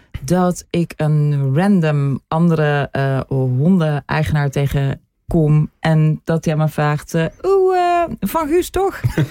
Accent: Maarssen, Utrecht, Netherlands; Ik kom uit Maarsen. Maarsen.

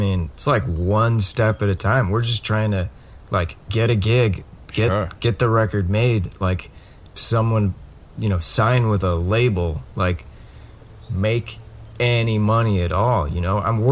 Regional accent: Colorado, United States; No. I grew up in Colorado

